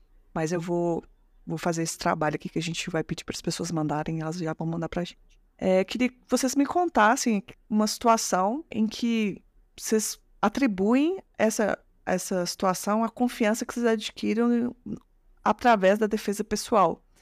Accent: Minas Gerais, Brazil; Ai, eu sou mineira, né?

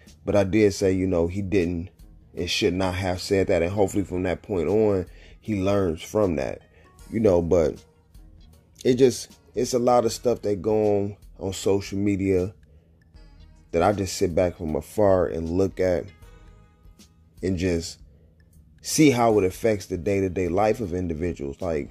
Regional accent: Detroit, Michigan, United States; he's from Detroit, I'm from Detroit.

